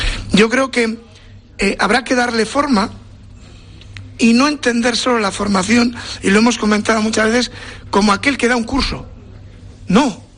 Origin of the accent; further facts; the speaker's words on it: Bilbao, Basque Country, Spain; born there; soy nacido en Bilbao, y que por lo tanto lo del orgullo de pertenencia o sentido de pertenencia a un territorio no me lo tienen que enseñar, lo traigo de serie.